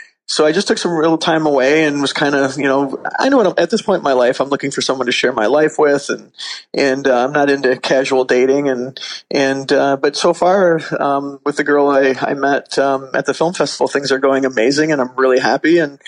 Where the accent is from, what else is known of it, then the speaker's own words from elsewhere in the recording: Michigan, United States; she's actually coming to Michigan this weekend to go to the premiere with me, near my hometown and with a whole bunch of my friends.